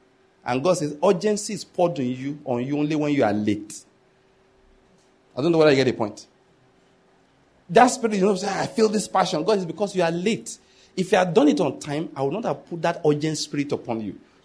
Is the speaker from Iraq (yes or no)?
no; Nigeria; born there; I'm a Nigerian. I'm an African, of course, by that. By birth, I did not naturalize. I didn't buy the passport. I was born here. Both of my parents were born here.